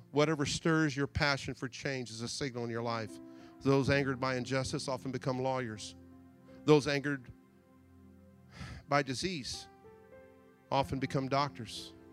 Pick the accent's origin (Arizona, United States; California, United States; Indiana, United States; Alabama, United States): California, United States; See, when I grew up in the East Bay, I grew up in a Hispanic and black neighborhood.